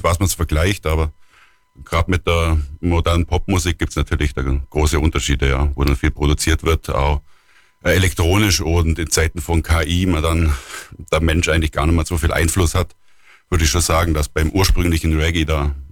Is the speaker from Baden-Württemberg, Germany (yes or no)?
yes; Leutkirch, Baden-Württemberg, Germany; born there; Und ich aus Leutkirch gebürtig.